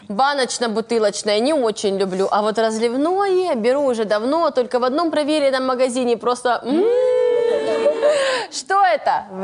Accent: Khabarovsk, Khabarovsk Krai, Russia; Это же, я из Хабаровска.

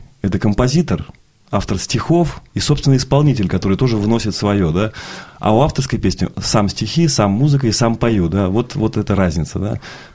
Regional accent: Petropavlovsk-Kamchatsky, Kamchatka Krai, Russia; now in Ufa, Russia; Во-первых, Уфа, да, это родной город. Вы там были, это очень приятно. Я родом не из Уфы, это вторая родина. Я родом из Петропавловска-Камчатского.

